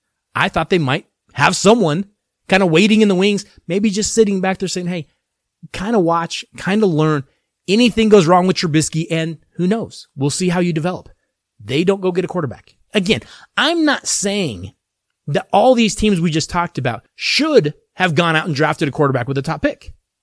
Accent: Denver, Colorado, United States; My hometown Denver Broncos

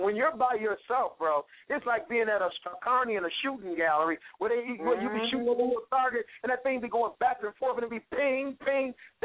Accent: Buffalo, New York, United States; also born or lived in New Jersey / Wilkes-Barre, United States / Huntington, United States; now in Wilmington, United States; I'm originally from Buffalo, New York. The last 22 years, I've lived in New Jersey for 10 years by myself.

